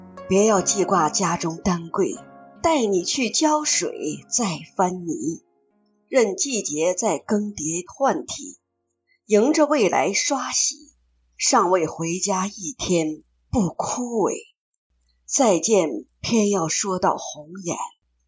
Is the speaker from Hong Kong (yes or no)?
yes; Hong Kong; 我出生及成长于香港，父母是从中国大陆迁徙而来的难民，在狮子山下的木屋区建立家庭